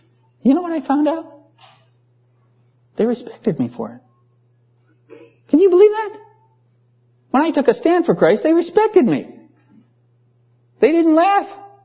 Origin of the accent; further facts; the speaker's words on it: United States; Of course, as an American, I want all kinds of people to love me and accept me, right?